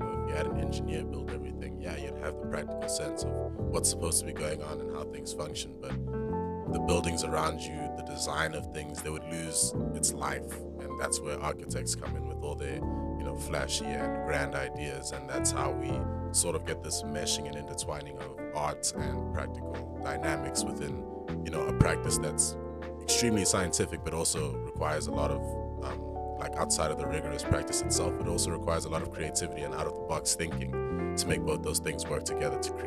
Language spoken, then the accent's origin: English; South Africa; I'm a South African as well, man.